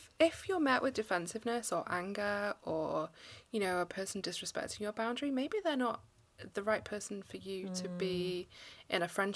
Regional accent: Manchester, North West England, United Kingdom; moved away; and I came from Manchester in England

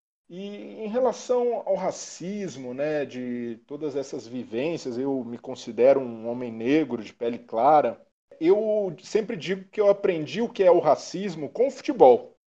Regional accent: Belo Horizonte, Minas Gerais, Brazil; Sou de um bairro de periferia de Belo Horizonte, um bairro mais pobre

